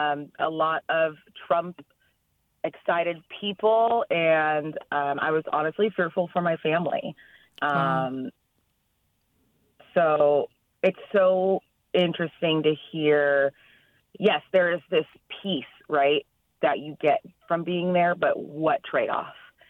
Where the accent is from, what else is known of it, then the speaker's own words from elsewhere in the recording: California, United States; now in San Francisco, United States; in San Francisco, but I grew up in the Inland Empire, the IE, as we also called it.